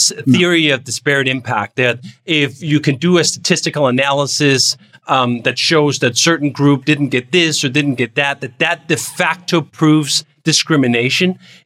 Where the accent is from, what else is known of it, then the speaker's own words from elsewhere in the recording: Denmark; English is a second language; now in United States; I came from Denmark, a society that has a broad safety net and does a bunch of things to level the playing field however you want.